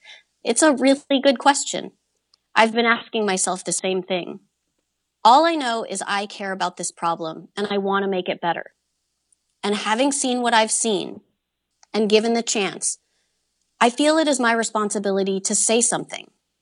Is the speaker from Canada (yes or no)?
no; United Kingdom; I am from Britain